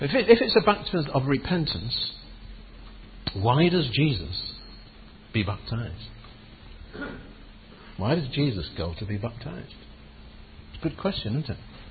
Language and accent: English; Blackpool, North West England, United Kingdom; born there; I was born in Blackpool and christened in Lytham.